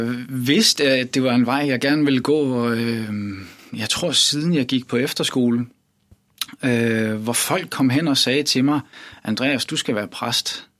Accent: Capital Region of Denmark, Denmark; now in Copenhagen, Denmark; Jeg er oprindeligt fra Bornholm, født og opvokset derovre, født for 38 år siden. Og der er jeg vokset op i et kirkeligt hjem med rødder i Evangelisk-Luthersk Missionsforening. Og siden så flyttede jeg til København

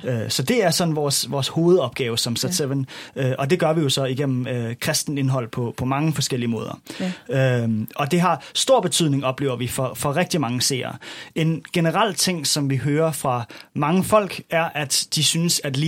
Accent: Capital Region, Denmark; Jamen, jeg kommer oprindeligt fra Bornholm

